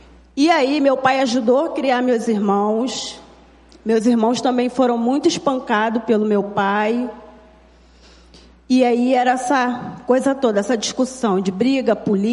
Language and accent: Portuguese; Belford Roxo, Rio de Janeiro, Brazil; Eu tinha 13 anos de idade. Eu fui criada lá em Belfor Roxo, lá pertinho lá da história do pastor João com a Cris, em Heliópolis, no bairro Farrola.